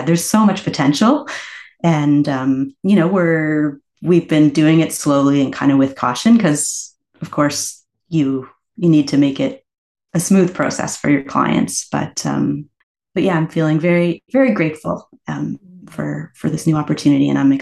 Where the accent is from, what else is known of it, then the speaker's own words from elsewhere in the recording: Halifax, Nova Scotia, Canada; Growing up, when we were growing up in Halifax, it was the Halifax City Schools Music Department.